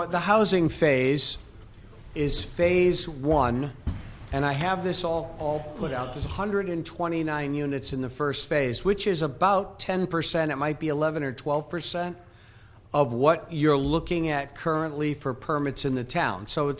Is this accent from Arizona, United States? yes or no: no; East Lyme, Connecticut, United States; I grew up in East Lyme, by the way